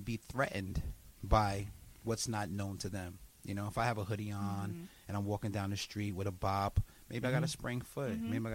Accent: Harlem, New York, United States; We grew up in Harlem at the time where it's like a lot of abandoned buildings. Those abandoned buildings were our playgrounds.

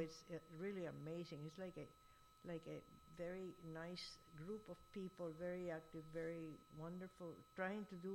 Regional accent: Puerto Rico; moved away as an adult; also born or lived in Cuba / Florida / Bogota; even though I left Cuba, you know, very early in my life. The family moved to Puerto Rico, so, you know, I grew up in Puerto Rico.

